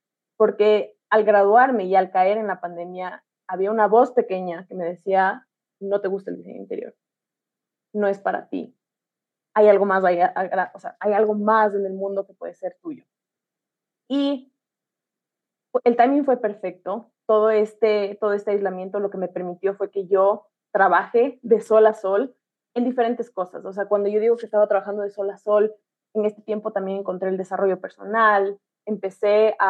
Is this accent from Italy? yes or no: no; Ecuador; yo soy de Ecuador, yo estudié diseño de interiores y a los 22 me gradué de esa carrera